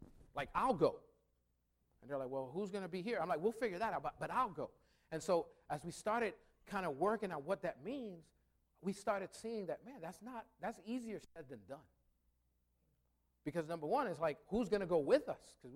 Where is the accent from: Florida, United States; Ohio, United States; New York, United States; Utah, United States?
New York, United States; New York City; now in Delaware, United States; Growing up in New York City, leading church, a church in North Philly, and then moving to Delaware, like, I feel like God made me in such a way where, I mean, I'm from the city.